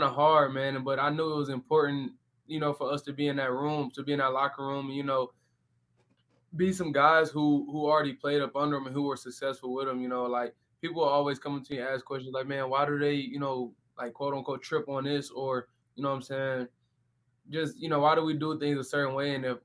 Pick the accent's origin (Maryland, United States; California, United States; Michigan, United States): Michigan, United States; Detroit; So, you know, growing up in Detroit is just, it's only a few ways you can go.